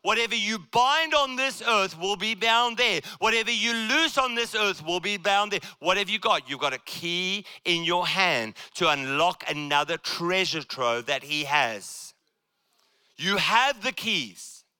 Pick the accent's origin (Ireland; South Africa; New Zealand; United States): South Africa; Africa, I come from Africa, by the way. If you haven't realized, I come from South Africa. I'm talking about deep, deep Africa.